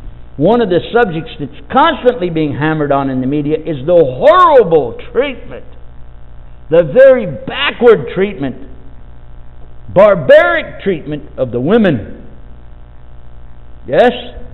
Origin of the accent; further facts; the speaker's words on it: Texas, United States; I'm from Texas, it's real easy to say you know, don't mess with Texas.